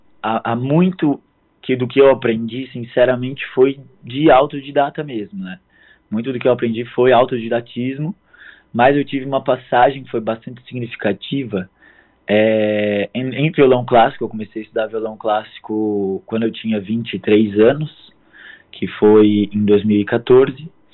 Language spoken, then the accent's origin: Portuguese; Tubarão, Santa Catarina, Brazil; moved away as an adult; also born or lived in Florianópolis; now in Italy; Eu sou natural de Tubarão. Cresci em Tubarão, fiquei até os meus 18, 19 anos em Tubarão. Depois tive uma passagem em Floripa, em Florianópolis, morei durante 2 anos. E aos 24 anos eu me mudei para a Itália